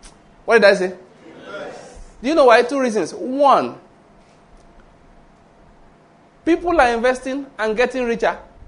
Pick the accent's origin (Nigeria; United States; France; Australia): Nigeria; Western Nigeria; now in Enugu, Nigeria; Naturally speaking, I'm from Western Nigeria. You know that.